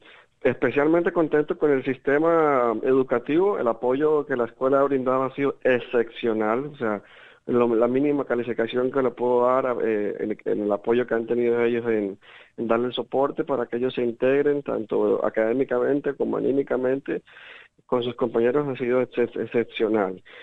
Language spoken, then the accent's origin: Spanish; Colombia; moved away; soy colombiano, ya soy inmigrante reincidente